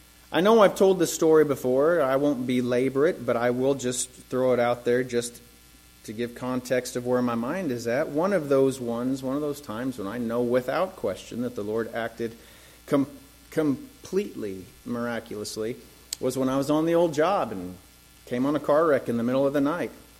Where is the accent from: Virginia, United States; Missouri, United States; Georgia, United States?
Missouri, United States; we're from Missouri, the show me state.